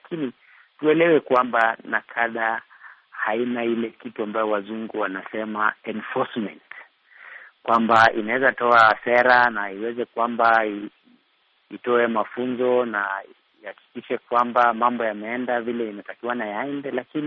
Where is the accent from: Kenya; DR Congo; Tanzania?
Kenya; Nakuru, Nakuru County; natoka Nakuru, Kenya.